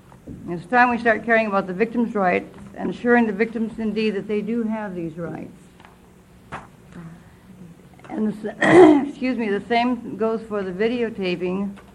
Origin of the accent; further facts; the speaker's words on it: Klamath Falls, Oregon, United States; from Klamath Falls.